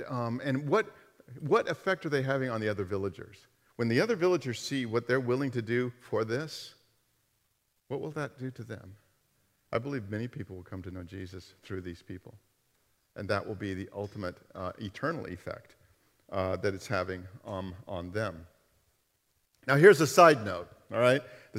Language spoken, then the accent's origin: English; United States; Then I look at myself. I'm an American, and it's like, when have I ever sacrificed?